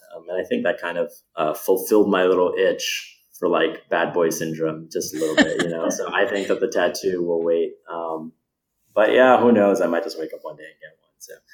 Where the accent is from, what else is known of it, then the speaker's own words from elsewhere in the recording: New Jersey, United States; Yeah, so I grew up in New Jersey, North Jersey.